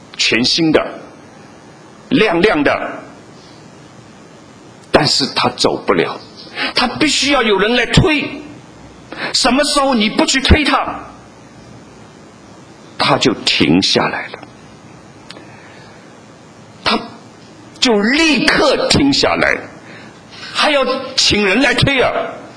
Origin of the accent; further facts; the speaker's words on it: China; 我们在中国长大，我们讲国语，我们讲普通话，是很自然的，